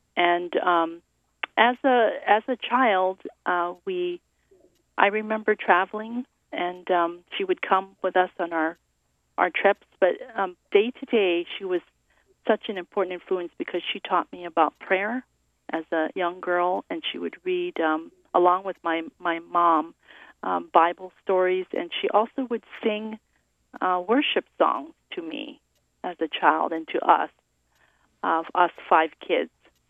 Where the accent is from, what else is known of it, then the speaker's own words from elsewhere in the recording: Honolulu, Hawaii, United States; Well, I grew up, I'm a local girl, Hapa girl, and I grew up in Honolulu, in Wailea Kahala.